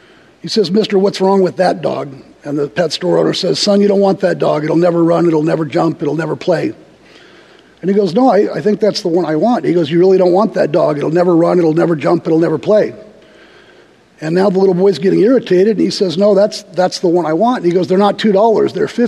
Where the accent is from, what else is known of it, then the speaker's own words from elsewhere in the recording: Hollywood, California, United States; born there; I was born in Southern California in 1965 at Hollywood Presbyterian Hospital.